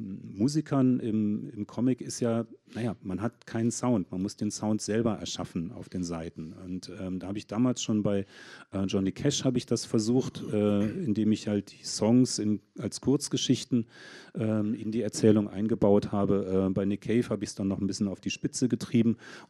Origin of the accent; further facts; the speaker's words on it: North Rhine-Westphalia, Germany; wie ich als Jugendlicher da in meinem Heimatort in der Nähe von Köln, jetzt ist es raus, gesessen habe und dachte, hier ist die Welt zu Ende.